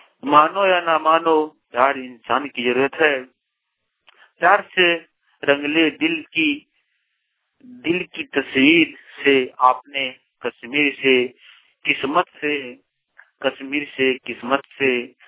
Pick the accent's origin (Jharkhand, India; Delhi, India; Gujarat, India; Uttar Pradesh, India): Jharkhand, India; Chirudih; प्रखंड जमुआ का रहने वाला हूँ, ग्राम चिरुडी।